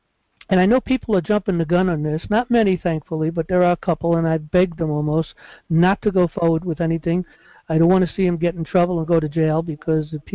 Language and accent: English; New York City, New York, United States; Look, I come from New York City. I know Trump.